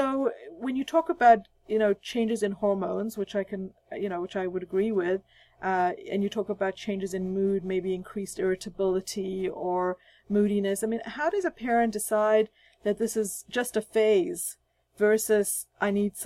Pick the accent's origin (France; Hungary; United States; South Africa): South Africa; Because I grew up in South Africa, which was very conservative.